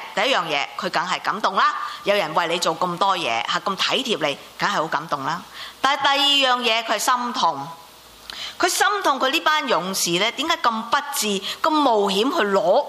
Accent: China; 其实我们作为中国人，我们其实都见得多的了。

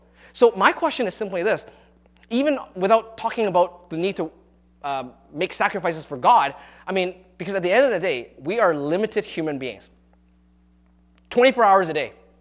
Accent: North Delta, British Columbia, Canada; when I grew up in North Delta, the safe place outside of Surrey, right?

